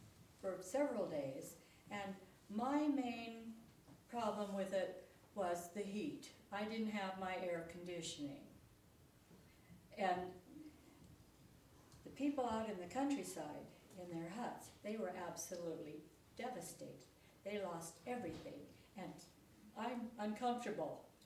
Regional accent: Washington, United States; I was raised in Washington and had never lived in another state.

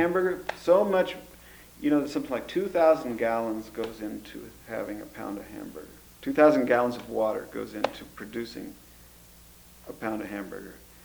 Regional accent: Kansas, United States; I mean, I grew up in Kansas.

